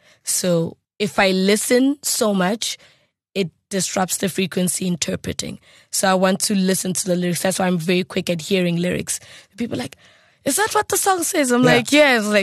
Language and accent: English; South Africa; as a South African, we have unique dances that everyone in the world is trying to copy